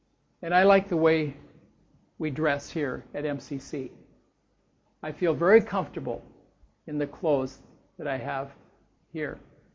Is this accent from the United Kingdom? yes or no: no; Seattle, Washington, United States; I don't think it's particularly good. And I'm from Seattle.